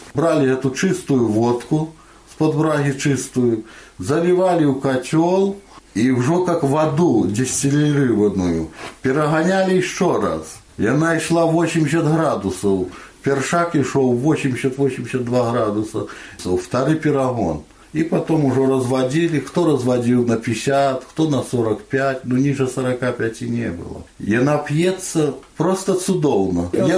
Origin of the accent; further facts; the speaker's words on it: Bakshty, Belarus; А говорить, а вы откуда? А говорить, Беларуси. А говорить, а откуда точнее? Я их назвал Бакшты.